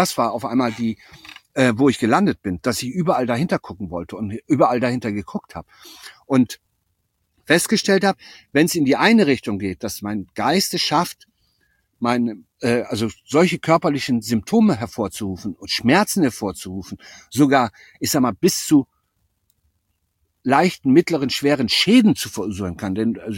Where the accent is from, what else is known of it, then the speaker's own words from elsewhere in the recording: Eifel, Germany; also born or lived in Lübeck; Habe meinen Lebensmittelpunkt von Lübeck aus nach in die Eifel verlegt, wieder zurück quasi. Hier habe ich 18 Jahre gelebt, dann bin ich vor knapp 40 Jahren an die Ostsee gewechselt und bin jetzt wieder zurück.